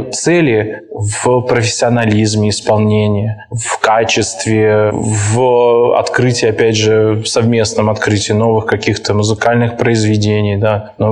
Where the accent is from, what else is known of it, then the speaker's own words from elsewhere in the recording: Moscow, Russia; now in Perm, Russia; я вообще родом из Москвы. Так случилось, что по своей профессии очень много ездил и даже жил за рубежом длительный период. И вот так случилось, что вернулся в Россию и сразу в Пермь попал.